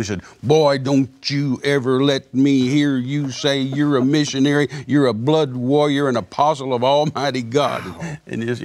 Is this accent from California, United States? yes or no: no; Midland, Texas, United States